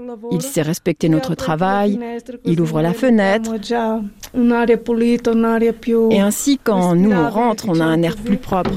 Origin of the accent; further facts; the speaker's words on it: Portugal; now in Switzerland; je viens du Portugal, je suis déjà là depuis 1995, mais pas seulement ici au Valdaos. J'ai été 2 années à Saint-Moritz, puis 2 ans à Maloya.